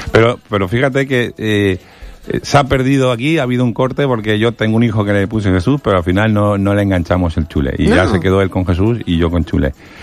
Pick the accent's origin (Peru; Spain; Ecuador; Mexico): Spain; Benidorm, Valencian Community; born there; yo nací en Benidorm, además, en la casa de mi abuela, en la calle Alcalá, en el número 31.